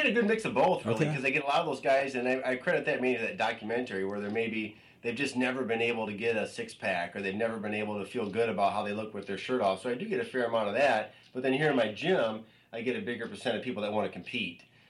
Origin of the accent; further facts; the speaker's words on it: Adrian, Michigan, United States; also born or lived in Colorado; I moved back to my hometown of Ader, Michigan. I was living in Colorado.